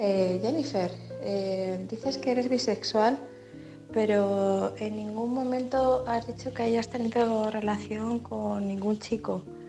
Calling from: Madrid, Community of Madrid, Spain; corresponsal de Madrid

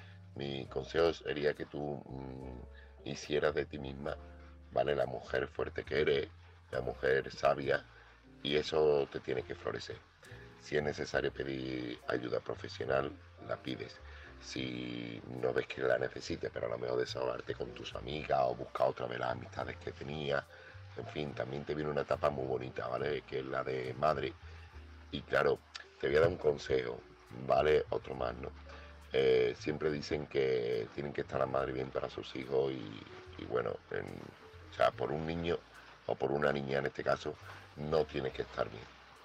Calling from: Seville, Andalusia, Spain; corresponsal de Sevilla

